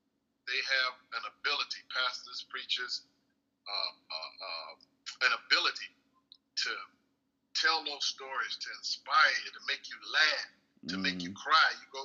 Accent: Montgomery, Alabama, United States; born there; I was born in Montgomery, Alabama, a little small town

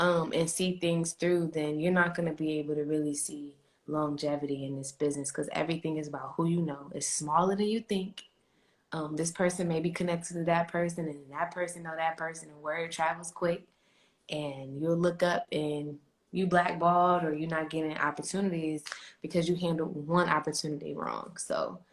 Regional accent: Rochester, New York, United States; You know, we're originally from New York. I was born in Rochester.

